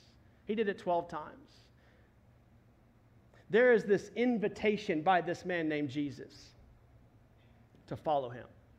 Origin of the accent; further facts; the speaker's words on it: Dallas, Texas, United States; It's kind of like for me growing up in Dallas wanting to play for the Dallas Cowboys one day.